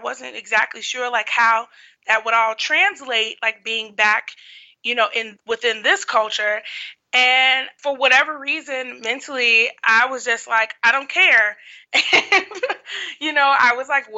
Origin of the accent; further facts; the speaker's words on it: Chicago, Illinois, United States; I'm actually not from Bahia. Mm. Like, I'm from Chicago.